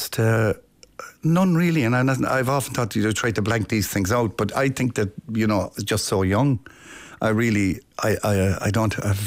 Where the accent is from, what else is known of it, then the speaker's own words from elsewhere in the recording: Tipperary, Ireland; born there; also born or lived in Limerick; I was born in the Marion Nursing Home in Tipperary. And we travelled over the border from Limerick over to the Marion for me to come into the world. And then we went back over the border again.